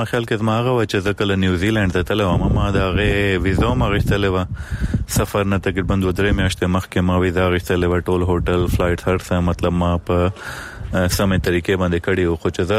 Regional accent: Pakistan; زه له پاکستان نه یم، نو زما دغه پاسپورټ دی

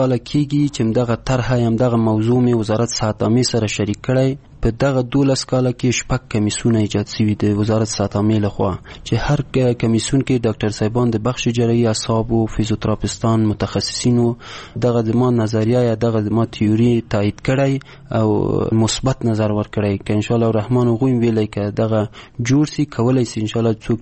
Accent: Paghman, Kabul, Afghanistan; ولایتم کابل ده، ولسوالی پغمان ده،

